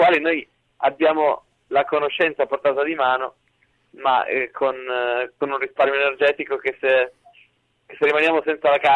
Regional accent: Turin, Piedmont, Italy; Veniamo da Torino, sì, in realtà due di noi arrivano, uno dalla Calabria e l'altro da Terni.

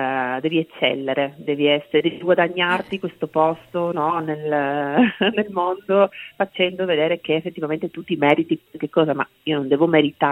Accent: Trieste, Friuli-Venezia Giulia, Italy; riporta alla mia terra, quindi ne sono tantissimo legata, e questo per dirti, ecco, che Trieste per me, oltre a essere casa e cuore

